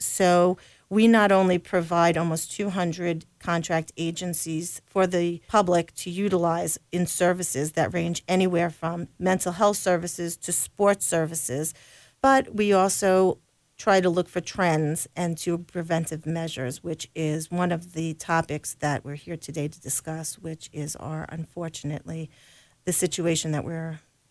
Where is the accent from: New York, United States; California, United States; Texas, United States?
New York, United States; So I've been a resident of Suffolk County for all of my life.